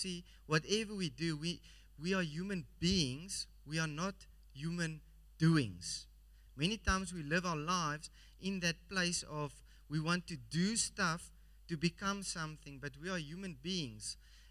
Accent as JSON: {"language": "English", "town": "Somerset West", "region": "Western Cape", "country": "South Africa", "tie": "born or raised there", "said": "I grew up here in Somerset West, so from going to primary school here at the WIP and then going to Paul Roos for a short while and then also to Paul Verlei"}